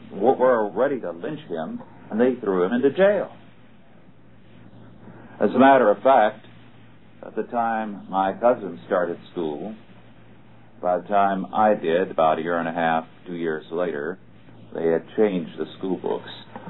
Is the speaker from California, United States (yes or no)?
yes; Kingsburg, California, United States; In my hometown of Kingsburg, California, downtown